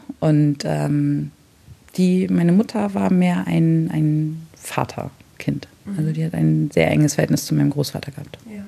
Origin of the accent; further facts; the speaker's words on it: Hanover, Lower Saxony, Germany; Und da meinte ich, naja, so Hannover. Und dann hat sie immer genauer nachgefragt, bis ich ihr irgendwann meinen Geburtsort quasi genannt habe.